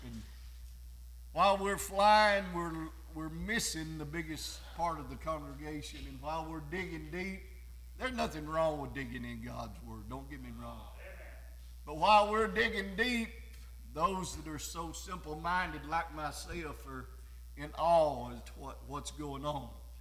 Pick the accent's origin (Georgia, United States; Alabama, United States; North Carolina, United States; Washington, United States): Alabama, United States; We think because we're from Sand Mountain, we've heard the gospel all of our days